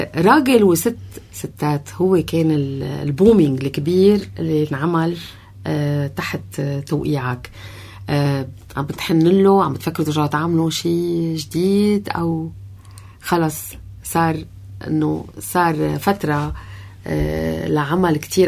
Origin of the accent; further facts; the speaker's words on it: Lebanon; حتى نحن كمشاهدين لبنانيين